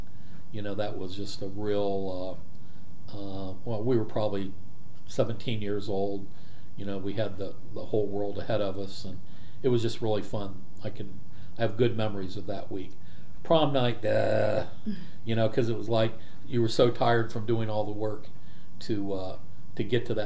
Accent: Van Wert, Ohio, United States; born there; I was born in Van Wert, Ohio. It's a little small town in northwest Ohio in 1953.

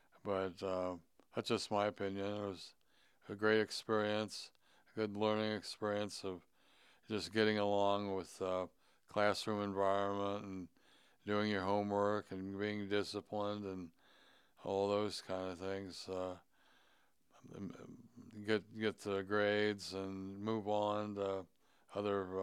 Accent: Dayton, Ohio, United States; I'm from Dayton, Ohio, Oakwood. Grew up in the Oakwood area and all my life.

